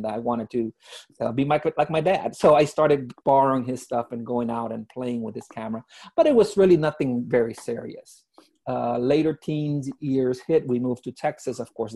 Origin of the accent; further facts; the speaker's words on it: Honduras; I was born and raised in Honduras, as y'all know.